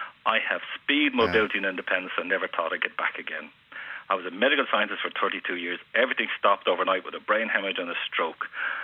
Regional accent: Donnycarney, County Dublin, Ireland; I'm from Dunnycarney, right?

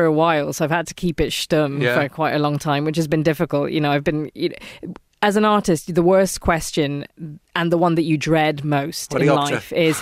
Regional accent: Ballinadee, Munster, Ireland; also born or lived in Cork; So I was born in Cork City, didn't spend very long in there. I actually grew up in a house called Rathraut, just outside of Ballinadee near Bandon.

